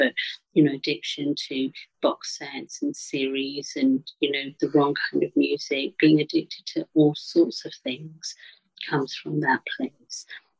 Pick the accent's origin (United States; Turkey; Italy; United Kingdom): United Kingdom; England; also born or lived in Africa / India; So, you know, I was born in Africa to Indian parents, and although I was born in Africa, spent very little time there. So I was a baby when I left, moved to India, and then ended up in England, and I lived in England. I've grown up in England.